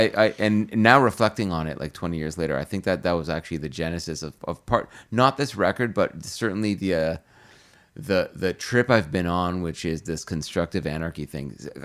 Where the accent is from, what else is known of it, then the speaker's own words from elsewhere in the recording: Brampton, Ontario, Canada; because in my hometown of Brampton in the 70s